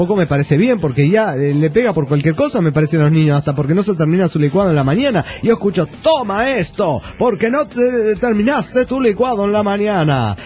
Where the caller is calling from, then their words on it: Burzaco, Buenos Aires Province, Argentina; Soy de Buenos Aires, Argentina